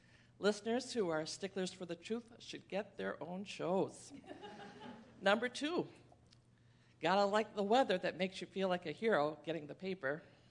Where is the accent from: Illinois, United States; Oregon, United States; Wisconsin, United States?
Wisconsin, United States; Oconomowoc; from Oconomowoc, Wisconsin.